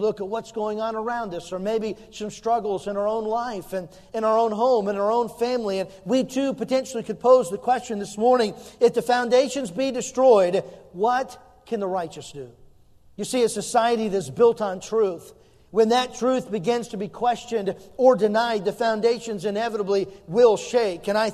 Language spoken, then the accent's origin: English; United States; I'm so thankful that I am an American, and I'm thankful for our country